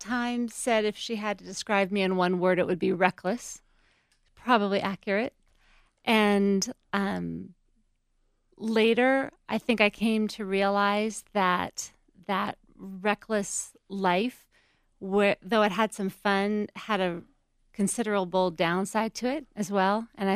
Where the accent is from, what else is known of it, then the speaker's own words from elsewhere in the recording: California, United States; So I grew up in California, and I grew up with an older brother that was a fun, handsome, life in the fast lane kind of guy.